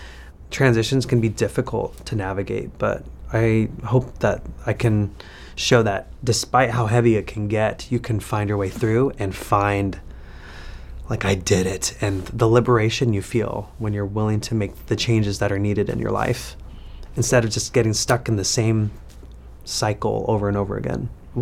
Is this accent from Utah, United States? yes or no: yes; Utah, United States; also born or lived in Miami; growing up Mormon, and in kind of like that Utah bubble, because I grew up in Utah after being born in Miami